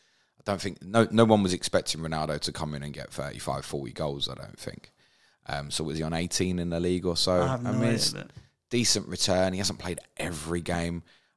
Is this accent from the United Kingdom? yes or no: yes; England, United Kingdom; That's okay, we're English.